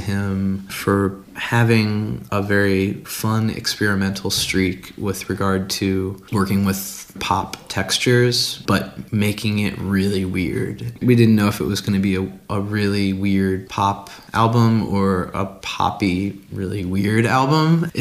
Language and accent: English; Baltimore, Maryland, United States; I'm from Baltimore and in terms of this band, it's definitely a Baltimore band.